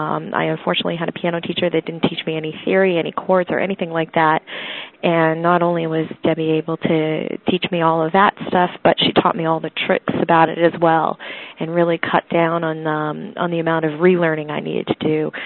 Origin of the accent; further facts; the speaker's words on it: Somerville, Massachusetts, United States; I'm from Somerville, Massachusetts